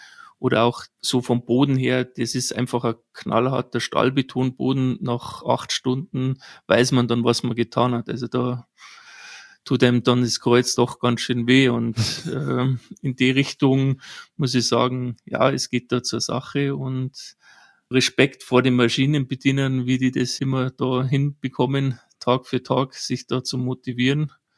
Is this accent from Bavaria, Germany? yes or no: yes; Bavaria, Germany; born there; Gebürtig bin ich aus Bayern.